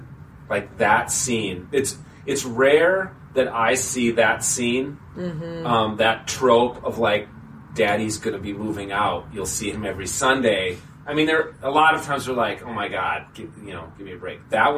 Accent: Minnesota, United States; I didn't know any atheists growing up in Minnesota. Like, everyone was Lutheran or Catholic and a few Jews, and that was it.

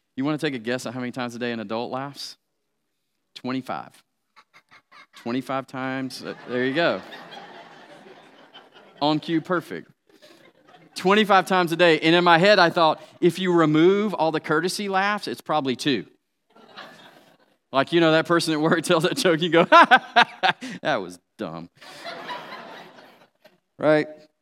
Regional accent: Atlanta, Georgia, United States; If you don't know, I'm from Atlanta, and it was going to pain me to watch the Saints play the Super Bowl in our home stadium.

